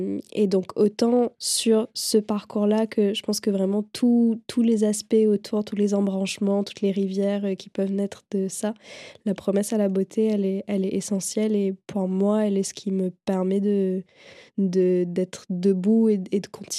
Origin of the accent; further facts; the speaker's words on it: Mauritius; moved away as an adult; now in France; Donc, je suis partie de Maurice à 18 ans après avoir eu mon bac pour faire mes études en France au départ.